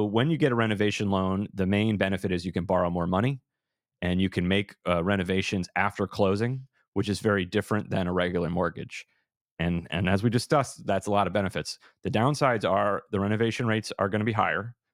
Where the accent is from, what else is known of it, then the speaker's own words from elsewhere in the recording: Madison, Connecticut, United States; And I was living in an old Lyme. It was kind of quiet. I grew up in Madison.